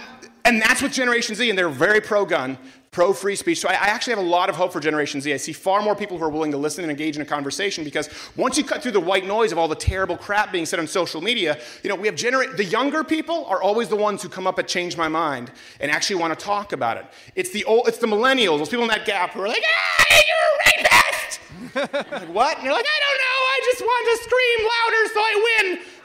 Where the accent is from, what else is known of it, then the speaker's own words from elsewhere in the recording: Canada; because I'm still Canadian.